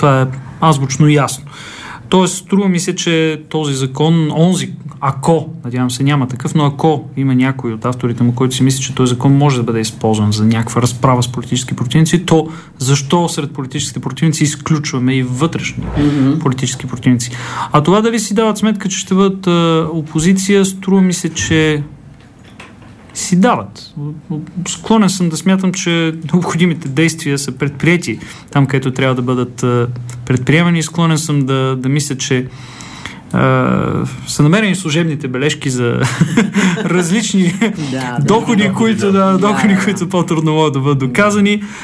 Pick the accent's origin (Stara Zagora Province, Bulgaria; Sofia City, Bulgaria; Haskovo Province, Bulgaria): Stara Zagora Province, Bulgaria; Stara Zagora; Аз като старозагорец мога да ви кажа пък